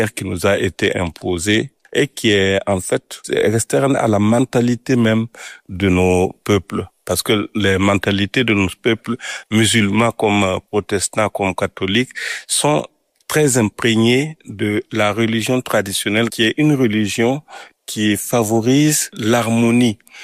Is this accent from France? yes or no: no; Koudougou, Centre-Ouest, Burkina Faso; Moi, je viens de la ville de Kudugu.